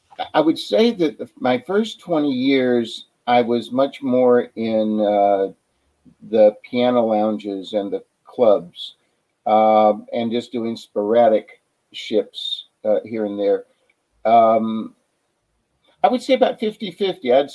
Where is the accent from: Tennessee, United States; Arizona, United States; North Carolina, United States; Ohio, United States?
Tennessee, United States; Paris; I was born and raised in Paris, Tennessee.